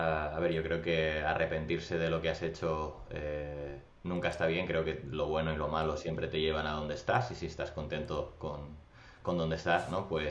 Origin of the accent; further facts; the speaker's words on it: Barcelona, Catalonia, Spain; Soy un chico de Barcelona, tengo 35 años